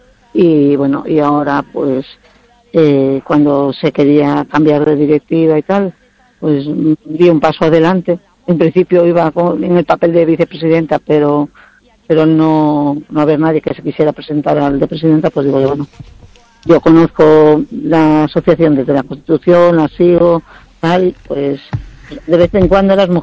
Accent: Bueu, Galicia, Spain; nosotros somos oriundos de Bueu. Mi padre nació en la isla de Ons y mi madre en la zona de la Banda del Río, en Bueu, aunque por circunstancias, en el 2001 nos trasladamos a Marín

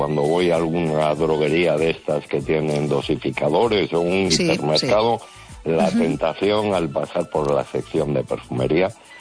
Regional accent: Ferrol, Galicia, Spain; de Ferrol.

